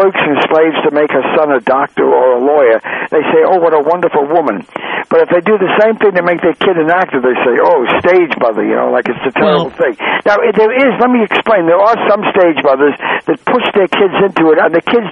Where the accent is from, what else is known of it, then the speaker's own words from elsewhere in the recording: Richmond Hill, New York, United States; born there; I was born in Richmond Hill, Queens, which was about 25 minutes on the subway to Manhattan, you know.